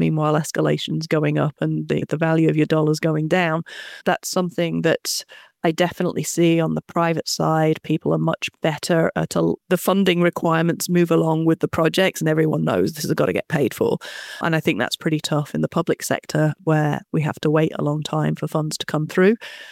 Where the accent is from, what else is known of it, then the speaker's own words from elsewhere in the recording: United Kingdom; now in United States; As you can probably tell, I don't have a native New York accent. I was brought up in the UK and I went to the University of Manchester.